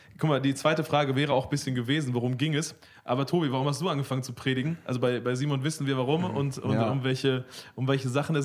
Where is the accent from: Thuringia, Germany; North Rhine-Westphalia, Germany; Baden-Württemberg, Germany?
North Rhine-Westphalia, Germany; Heepen; ich komme aus der Mennonitenbrüdergemeinde Bielefeld, ich bin in Hepen aufgewachsen, eine tolle Gemeinde.